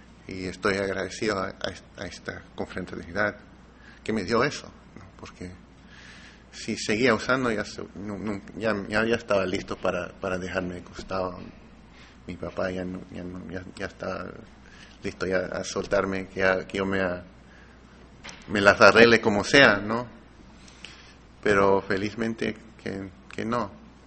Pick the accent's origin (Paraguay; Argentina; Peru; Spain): Peru; born there; Yo nací en Perú, tengo mi camiseta